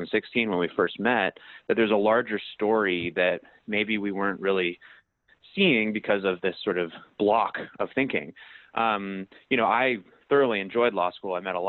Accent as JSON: {"language": "English", "town": "Berkeley", "region": "California", "country": "United States", "tie": "born or raised there", "said": "I come from Berkeley, where I was born, raised, and educated."}